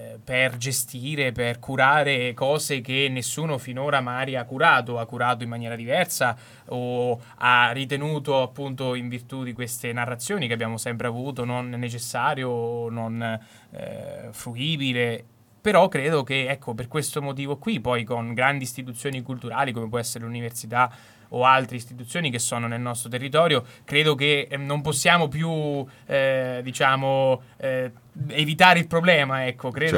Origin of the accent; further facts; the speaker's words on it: Tolentino, Marche, Italy; E noi veniamo da Tolentino, quindi possiamo confermarlo